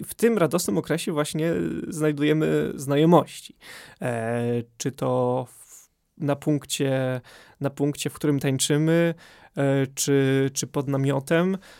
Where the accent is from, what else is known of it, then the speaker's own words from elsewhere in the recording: Bielsko-Biała, Silesian Voivodeship, Poland; jako że jestem z Bielska, to wyjeżdżałem rano